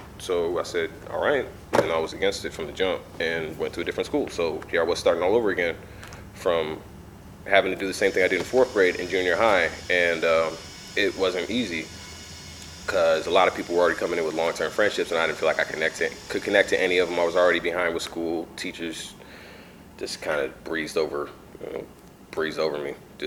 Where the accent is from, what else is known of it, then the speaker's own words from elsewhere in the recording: Seattle, Washington, United States; I grew up in Seattle. I was born in Philadelphia originally.